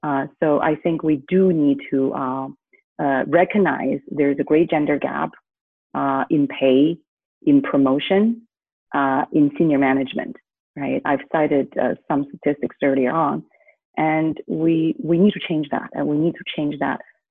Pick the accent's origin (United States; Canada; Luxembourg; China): China; I think having grown up in China, having grown up in a society where it's fairly homogeneous, so I was quite lucky.